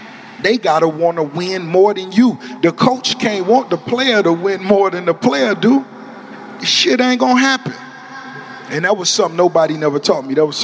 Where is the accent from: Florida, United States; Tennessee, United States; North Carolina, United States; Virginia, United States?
Florida, United States; Miami; But as far as the flavor and the style, growing up in Miami, it's always been universal.